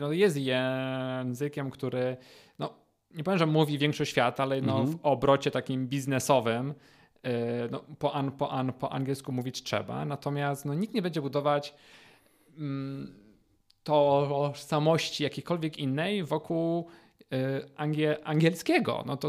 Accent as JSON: {"language": "Polish", "town": "Łaziska Górne", "region": "Silesian Voivodeship", "country": "Poland", "tie": "born or raised there", "said": "ja wyrastałem w bardzo małym mieście. Ja pochodzę z Łazisk"}